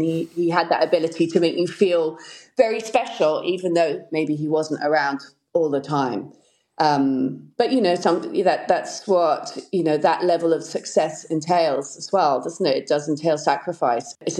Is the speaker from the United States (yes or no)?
no; Silverstone, East Midlands, United Kingdom; also born or lived in Ireland; I always remind people we're really gypsies at heart. I was born in Ireland in the old Coombe, I think quickly moved over to the UK, and then, you know, around kind of Silverstone area.